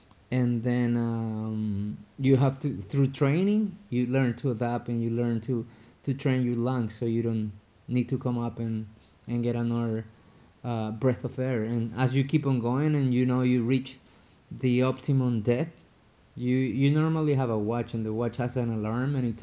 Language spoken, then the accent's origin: English; Ecuador; moved away; Like, I grew up in Ecuador and I hardly ever go there.